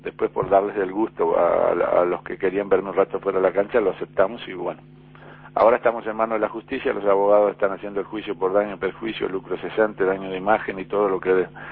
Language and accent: Spanish; Rivera, Uruguay; born there; Creo que cuando te vienen es como que me dijeran que Rivera, donde yo nací, no existe más.